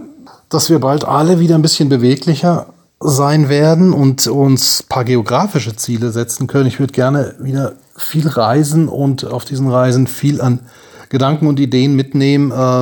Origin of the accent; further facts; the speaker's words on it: Baden-Württemberg, Germany; now in Frankfurt, Germany; Eigentlich stamme ich aus dem Schwarzwald, aber ich bin schon 20 Jahre hier in Frankfurt und ich mag Frankfurt sehr gern.